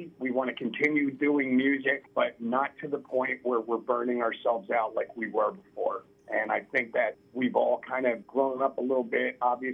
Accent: Philadelphia, Pennsylvania, United States; moved away as an adult; now in Los Angeles, United States; I grew up all through Philly. I was born in South Philadelphia, moved to North Philadelphia. I lived in Kensington. I lived in Bucks County.

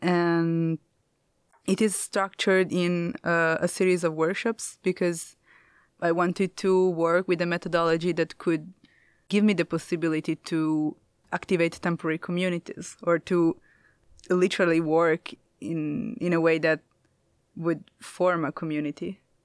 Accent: Italy; I come from Italy.

